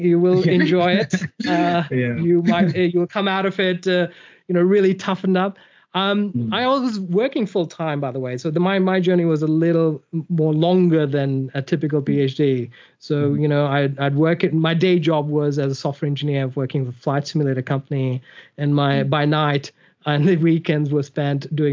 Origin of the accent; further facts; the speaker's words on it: Sydney, New South Wales, Australia; accent: muddled Australian and US; also born or lived in United States; I grew up in Sydney, but I spent about 12 years in the States. So my accent is going to sound very weird for the listeners and who's going to hear it.